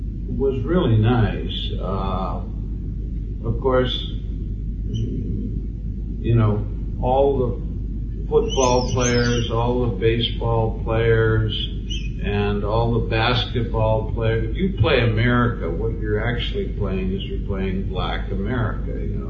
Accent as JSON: {"language": "English", "country": "Canada", "said": "first of all, I want to let you know that I'm Canadian, I'm not American."}